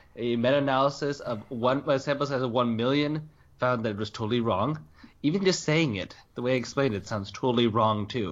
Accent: California, United States; because I hail from the Bay Area

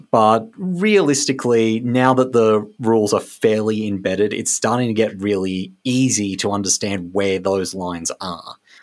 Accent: Strathpine, Queensland, Australia; Yeah, I grew up in Strathpine, it was one of the smallest electorates, and it's still massive.

